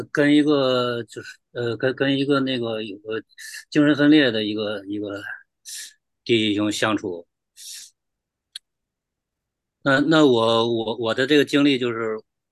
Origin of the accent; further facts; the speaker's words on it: Shijiazhuang, Hebei, China; 我是来自河北石家庄